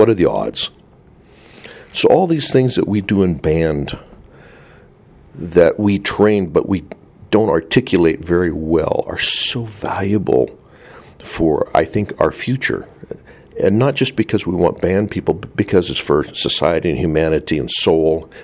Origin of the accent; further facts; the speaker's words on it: Greeley, Colorado, United States; You know, growing up in Greeley, Colorado, in this real tiny, then about 36,000, 40,000 community, I, fortunately or unfortunately, went to school at Greeley.